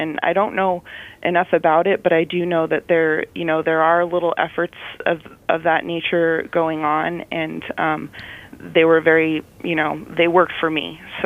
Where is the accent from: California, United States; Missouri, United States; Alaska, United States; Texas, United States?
Alaska, United States; Bethel; I myself am rural educated. I'm a UBIC from Bethel, Alaska